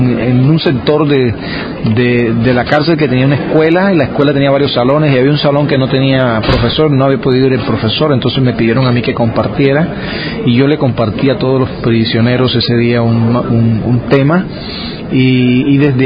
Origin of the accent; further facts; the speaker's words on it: Colombia; Bueno, yo soy de Colombia.